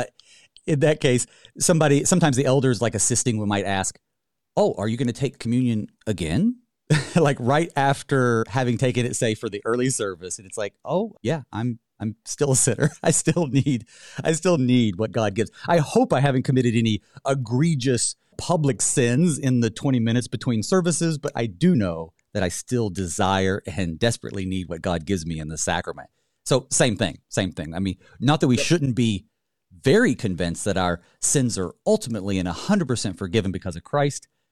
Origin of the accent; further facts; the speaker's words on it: the South, United States; Growing up in the South in Baptist churches and a little bit more charismatic, for lack of a better word, not necessarily Pentecostal